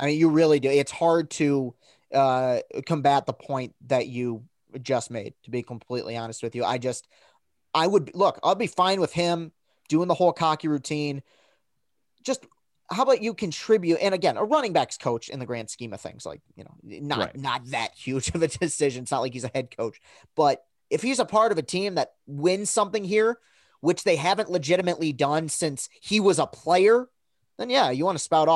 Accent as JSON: {"language": "English", "town": "Lansing", "region": "Michigan", "country": "United States", "tie": "born or raised there", "said": "But I, born and raised in Lansing, and I am woven into Spartan country here, whether I like it or not."}